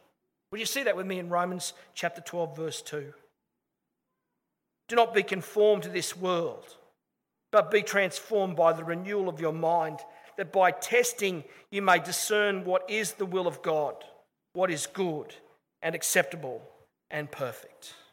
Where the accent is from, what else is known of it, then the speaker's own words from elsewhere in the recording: Sydney, New South Wales, Australia; Growing up in Sydney, my grandma used to take me to visit my auntie Millie.